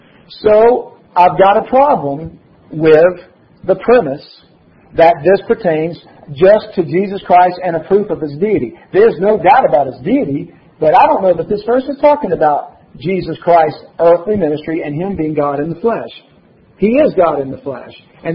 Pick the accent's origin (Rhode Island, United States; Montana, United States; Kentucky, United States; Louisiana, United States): Louisiana, United States; Unless I just don't understand English, and that's very possible since I'm from Louisiana.